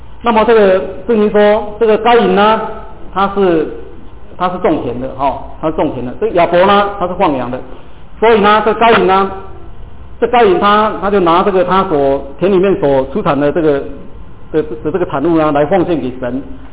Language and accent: Chinese; China; 有时候我们中国人说，如果这个兄弟吵架的话呢，有时候吵得比别人还凶